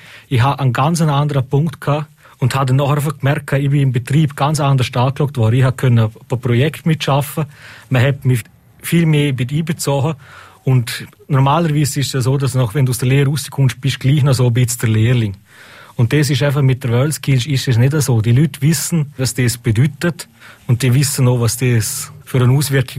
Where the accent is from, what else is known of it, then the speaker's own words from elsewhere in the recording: Liechtenstein; dass wohl als Liechtensteiner doch eine Chance hat, zum brutal weit führen zu kommen.